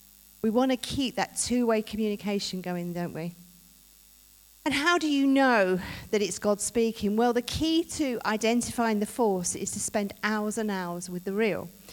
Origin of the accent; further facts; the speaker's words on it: Leigh-on-Sea, East of England, United Kingdom; I was brought up in Leon Sea in Essex, so I love the seaside